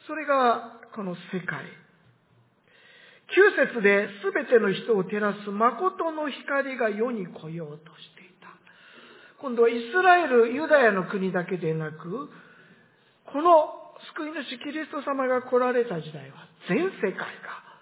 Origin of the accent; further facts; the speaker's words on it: Tohoku, Japan; この季節になりますと、東北育ちであります、私はですね。